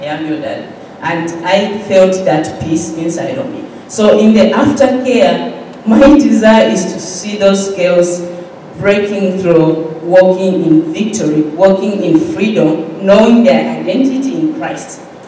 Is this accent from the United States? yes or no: no; Zambia; growing up in Zambia, I can't imagine, like, if I it was me.